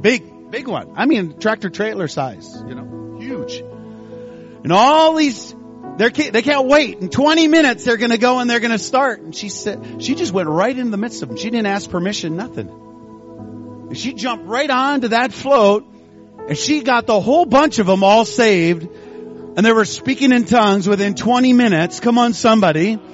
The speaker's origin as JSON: {"language": "English", "region": "Midwest", "country": "United States", "tie": "born or raised there", "said": "I grew up in the Midwest. Our number one thought, what will people think? It's a small town."}